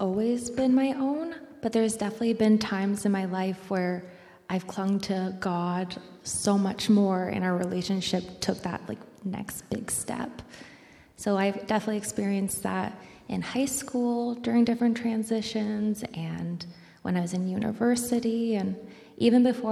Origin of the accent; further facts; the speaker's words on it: Port Lambton, Ontario, Canada; I grew up in Port Lambton. That's kind of in between Chatham and Sarnia. I grew up on a farm, and I was blessed to have parents that valued the Christian faith.